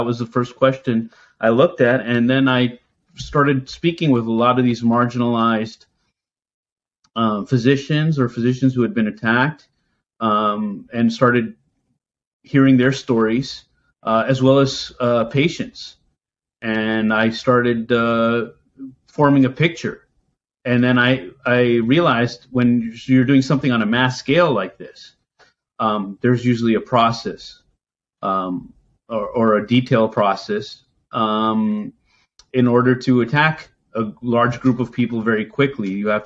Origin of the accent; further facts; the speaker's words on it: New York, United States; also born or lived in Philadelphia; I was born in Philadelphia, grew up in upstate New York, went to Rensselaer Polytechnic Institute, which is an engineering school.